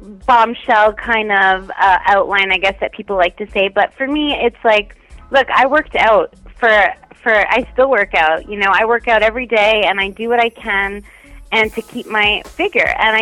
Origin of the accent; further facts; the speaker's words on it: Toronto, Ontario, Canada; Yep, born and raised in Toronto, Canada. Canadian.